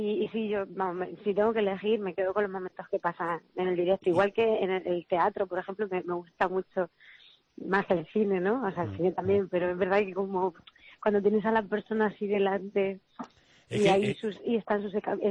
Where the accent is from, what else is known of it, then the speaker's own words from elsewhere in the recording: Castilla-La Mancha, Spain; accent: manchego; yo creo que soy muy manchega hablando también.